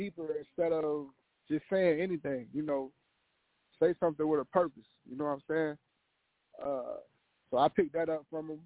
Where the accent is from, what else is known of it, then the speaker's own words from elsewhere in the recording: the Carolinas, United States; Because, you know, where I'm from, man, my small town is like, it's a lot of love and it's a lot of hate.